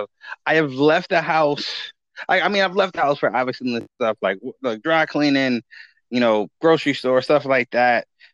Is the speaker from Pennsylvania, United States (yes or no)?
no; Harlem, New York, United States; Now, granted, I'm from Harlem, so like all of Brooklyn seems like a foreign planet.